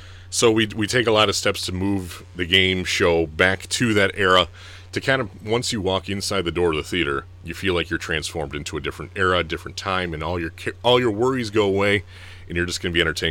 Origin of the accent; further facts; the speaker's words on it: Harbor Beach, Michigan, United States; growing up in Harbor Beach, we took it for granted